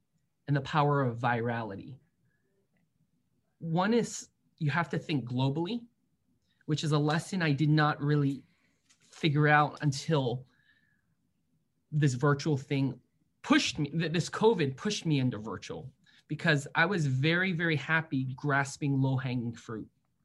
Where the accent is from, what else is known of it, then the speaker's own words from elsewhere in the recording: San Francisco, California, United States; I grew up in San Francisco. I went to a magnet high school called Lowell, pretty famous around this area.